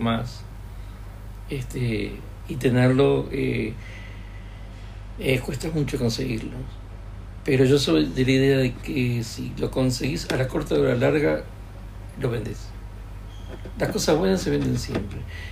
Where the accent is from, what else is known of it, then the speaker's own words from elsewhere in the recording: Uruguay; Te lo digo desde Uruguay, siendo uruguayo. Pues yo vine en el 78